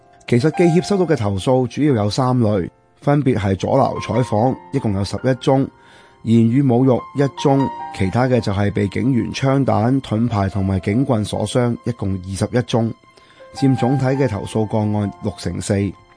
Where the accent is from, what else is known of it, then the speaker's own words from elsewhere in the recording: Hong Kong; 但在你同我的老家香港